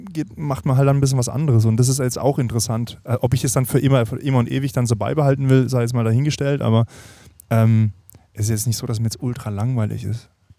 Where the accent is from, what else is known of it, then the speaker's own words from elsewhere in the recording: Freiburg, Baden-Württemberg, Germany; ich komme ja ursprünglich aus der Gegend von Freiburg, also der Weinregion